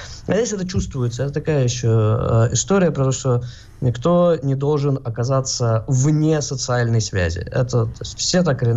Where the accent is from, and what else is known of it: Moscow, Russia; now in Israel